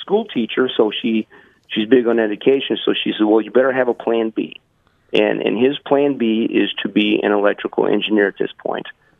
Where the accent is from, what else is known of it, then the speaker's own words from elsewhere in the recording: Chester, Illinois, United States; My wife and I, we grew up here in Southern Illinois. I grew up in Chester, graduated from Chester High School like my wife